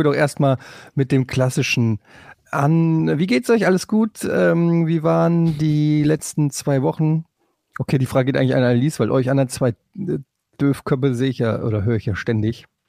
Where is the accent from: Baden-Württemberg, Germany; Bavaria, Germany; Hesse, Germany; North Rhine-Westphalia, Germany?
Hesse, Germany; now in Hamburg, Germany; als Exil-Hesse